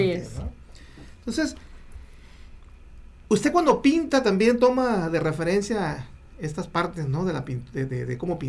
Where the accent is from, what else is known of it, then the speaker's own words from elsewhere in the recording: Sinaloa, Mexico; porque somos sinaloenses y nos identificamos con nuestro escudo.